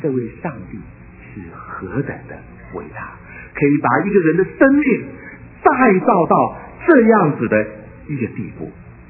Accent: Taiwan; 我们在台湾长大的人都听说过有这个新生活运动。

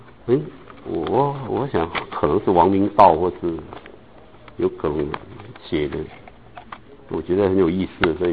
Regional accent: Guangdong, China; 我们广东人喝汤是要热喝的

